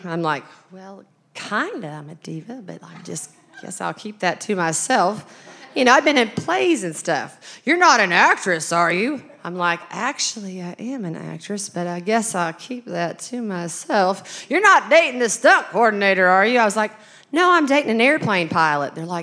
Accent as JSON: {"language": "English", "region": "Arkansas", "country": "United States", "tie": "born or raised there", "accent": "Southern", "said": "or anything about my Arkansas-ness and my rough and tumble beginning. I just wasn't, because I kind of had a mouth from the South. And you know, we say what we mean down here."}